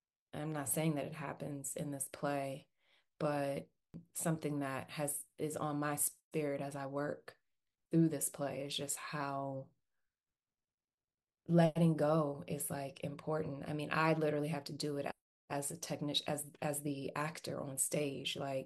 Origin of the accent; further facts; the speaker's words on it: New York City, New York, United States; also born or lived in Virginia; I started off as a kid here in New York City. So I was born in Virginia. We moved here when I was three, and I started school here and lived here until fifth grade.